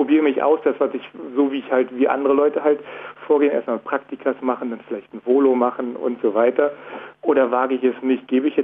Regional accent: Berlin, Germany; weil er kommt nicht aus Berlin, ich komme aus Berlin.

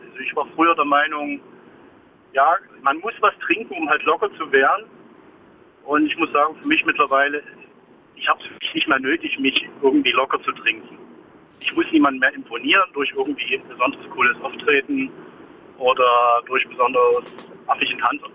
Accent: Dresden, Saxony, Germany; Ich bin aus Dresden, fahre aber gerade durch Berlin.

